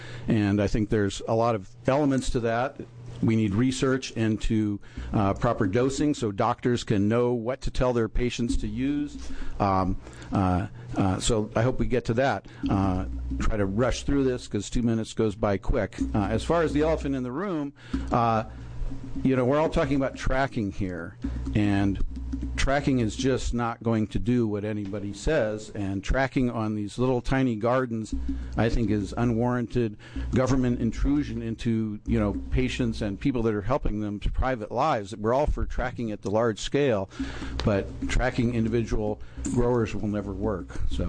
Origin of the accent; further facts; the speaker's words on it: Dillard, Oregon, United States; I'm from Dillard, Oregon